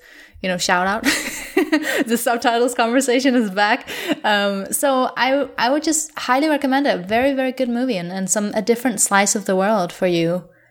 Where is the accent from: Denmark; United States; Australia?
Denmark; we're both bilingual, and I'm from Denmark